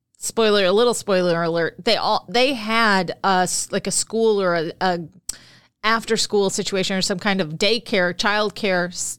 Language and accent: English; Florida, United States; But we're from Florida.